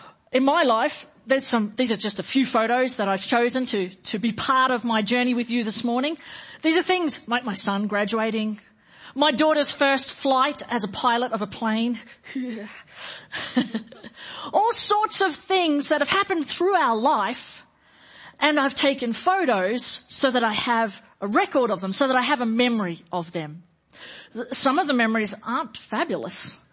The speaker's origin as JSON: {"language": "English", "country": "Australia", "said": "It's an important part of what we do as Australian culture. Not every country in the world does this. We remember Anzac Day."}